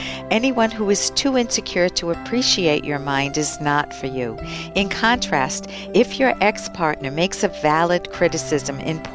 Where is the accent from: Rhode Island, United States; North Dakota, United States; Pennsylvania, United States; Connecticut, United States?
Rhode Island, United States; Cranston; So we went to a secondhand shop on Oakland Avenue, where I grew up in Cranston.